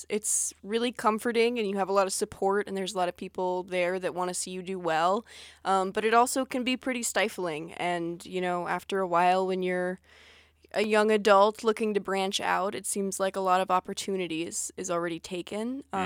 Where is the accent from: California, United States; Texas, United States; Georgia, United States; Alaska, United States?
Alaska, United States; Homer; I've never lived anywhere except for Homer. I was born there at the hospital, raised there.